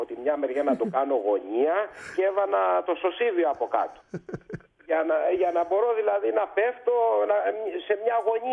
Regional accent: Ionian Islands, Greece; υπήρχε και μια σχολή εδώ πέρα, στην Κεφαλονιά. Οπότε αποφύτησα στον τόπο μου με μηδέν έξοδα.

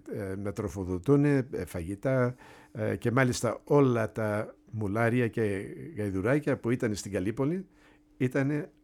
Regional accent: Australia; με ρωτάνε από πού είσαι, και τη στιγμή που τους λες Αυστραλία

